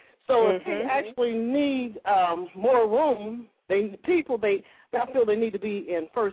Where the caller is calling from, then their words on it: Indiana, United States; I'm calling from Indiana.